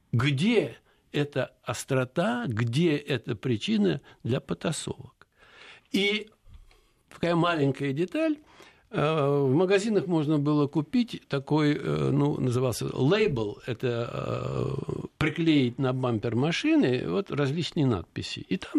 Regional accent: Russia; Я говорю, я из Советского Союза. Нет, говорит, это я, говорит, такое не знаю. Откуда? Я говорю, из России.

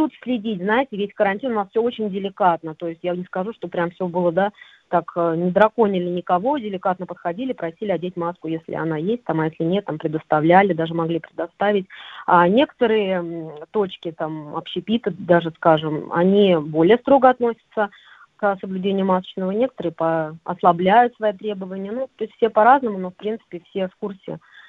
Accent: Moscow, Russia; moved away as an adult; хотя я сама из Москвы, я до 20 лет жила, как бы родилась в Москве и жила там. Я переехала сюда, вышла замуж.

